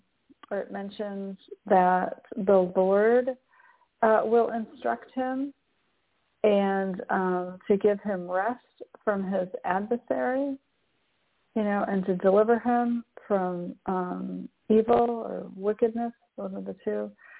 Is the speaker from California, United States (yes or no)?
no; Michigan, United States; I grew up in the north. I grew up in Michigan and we had like dark, rich, black soil.